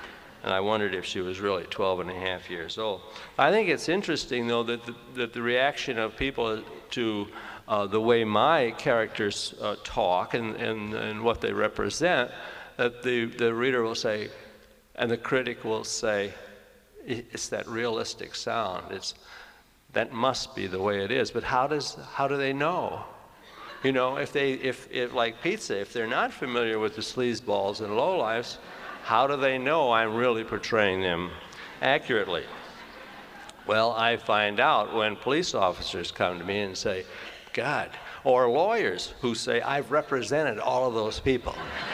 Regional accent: Detroit, Michigan, United States; from Detroit.

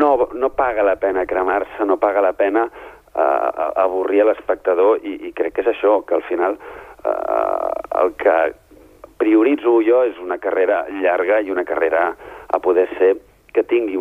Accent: Ripollet, Catalonia, Spain; I Ripollet és el meu poble, ha estat el meu paisatge tan urbà com humà durant 24 anys en els que hi vaig viure intensament

